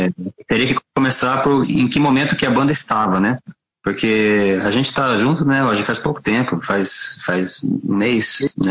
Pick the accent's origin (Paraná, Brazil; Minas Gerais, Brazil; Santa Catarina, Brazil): Paraná, Brazil; Curitiba; also born or lived in Quitandinha; Curitiba, a vida inteira.